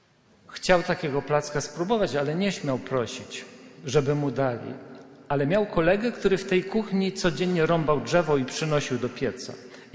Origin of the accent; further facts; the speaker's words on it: Brzesko, Lesser Poland, Poland; Ja pochodzę tutaj z Brzesk, Bochnia, z tych stron.